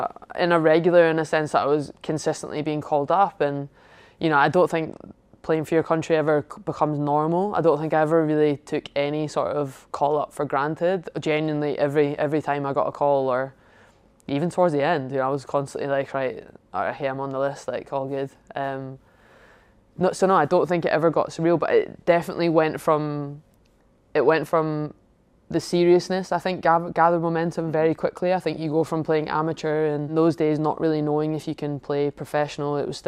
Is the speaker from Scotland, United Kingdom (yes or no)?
yes; Glasgow, Scotland, United Kingdom; moved away as an adult; also born or lived in France / Australia / England; I was born and bred in Glasgow and moved away from aged 18, went out and played in France and in Australia, obviously in England for so many years.